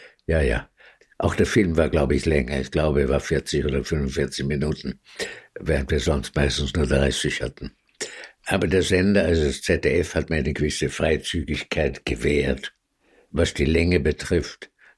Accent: United States; ich bekam dieses Stipendium nach Paris als amerikanischer Student.

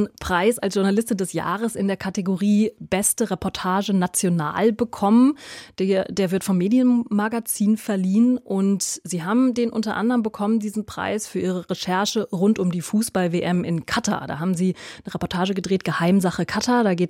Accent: Mainz, Rhineland-Palatinate, Germany; Meine Heimatstadt und meine frühere Dauerkarte galt auch diesem Verein.

